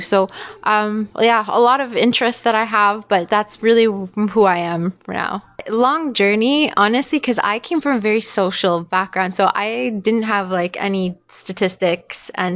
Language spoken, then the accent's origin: English; Canada; my background is Eritrean and Tigrayan, and I actually was born and raised in Canada, so, you know, I had a very Canadian experience my whole life